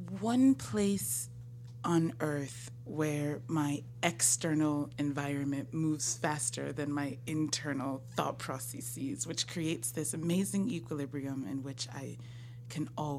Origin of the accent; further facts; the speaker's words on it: London, United Kingdom; born there; I was born in London.